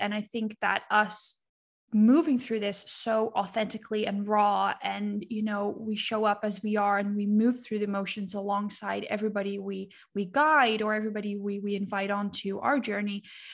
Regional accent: Netherlands; English is a second language; I'm from the Netherlands, we're Calvinists

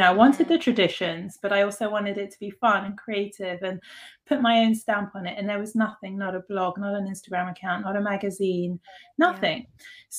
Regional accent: London, United Kingdom; Well, I grew up in London, born in London, grew up in London. I had an Israeli mother. Born in Israel, but moved to London in the 70s, where she met my dad and never went back to Israel. And then my dad is like an Ashkenazi

